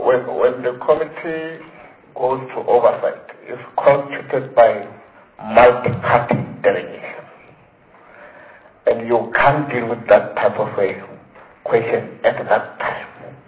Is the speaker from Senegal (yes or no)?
yes; Senegal; But I think to conclude, my colleague from Senegal, because I'm also from Senegal, one would make an appeal.